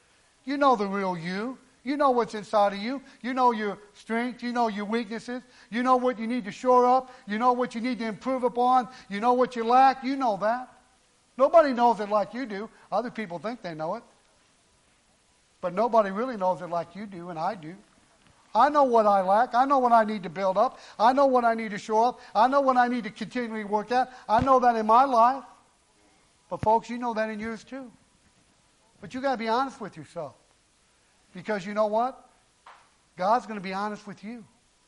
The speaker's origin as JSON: {"language": "English", "country": "United States", "said": "It was not so because I'm an American."}